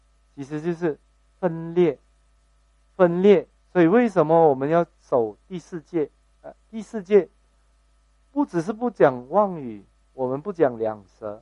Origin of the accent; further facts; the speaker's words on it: China; 我们中国人的文化都会讲和气生财